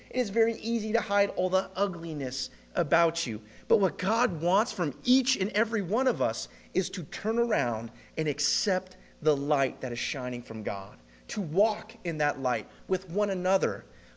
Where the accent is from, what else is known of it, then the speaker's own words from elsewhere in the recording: California, United States; of all places, as a California boy. And that was counterculture. That was cross-cultural for me. I am Californian, guys.